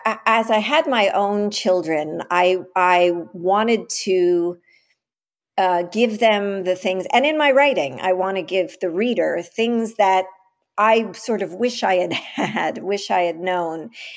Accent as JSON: {"language": "English", "region": "New York", "country": "United States", "tie": "born or raised there", "said": "I grew up in the West Village in the, you know, late 70s, early 80s, 90s, all of that."}